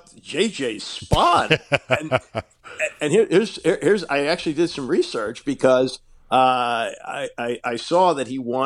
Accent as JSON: {"language": "English", "region": "Ohio", "country": "United States", "said": "and I'm from Ohio, so I can kind of boom it high, you know."}